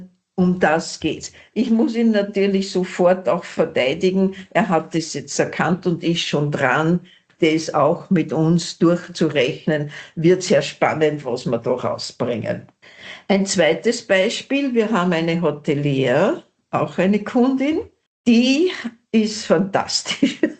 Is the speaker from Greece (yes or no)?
no; Upper Austria, Austria; Ich bin Oberösterreicherin.